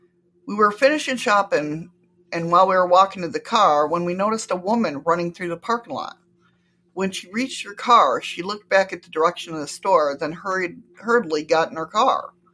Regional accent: Texas, United States; also born or lived in Ohio; I grew up in Texas and only lived in Ohio for a few years.

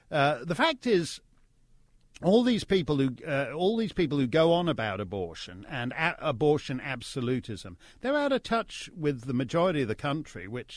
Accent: Canada; You know, I say that as a Canadian.

